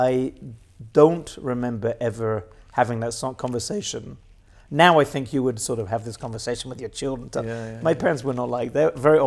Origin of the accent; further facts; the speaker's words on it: Wales, United Kingdom; So we grew up in Wales. And then we came, as many British people do, at age of 16 for summer camp in Israel for about a month.